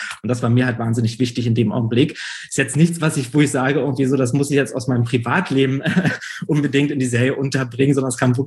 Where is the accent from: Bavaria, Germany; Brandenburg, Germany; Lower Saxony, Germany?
Brandenburg, Germany; Luckenwalde; now in Berlin, Germany; Ich bin zum Beispiel selber in einer Kleinstadt aufgewachsen in Luckenwalde. Die hatten bloß 18.000 Einwohner.